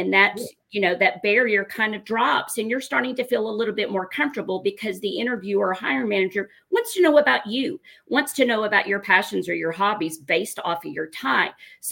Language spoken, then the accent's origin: English; Oklahoma, United States; Well, and with that being said, I'm from Oklahoma. I'm an avid Oklahoma fan.